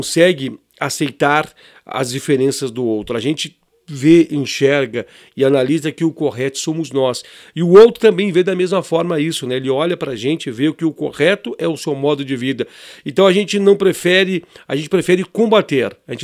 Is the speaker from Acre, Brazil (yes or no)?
no; Caxias do Sul, Rio Grande do Sul, Brazil; Eu sou aqui de Caxias do Sul